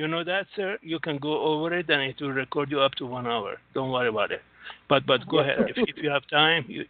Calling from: Singapore; from Singapore right now.

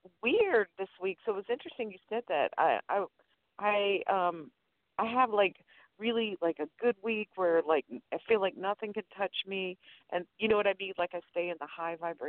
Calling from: Louisiana, United States; from Louisiana.

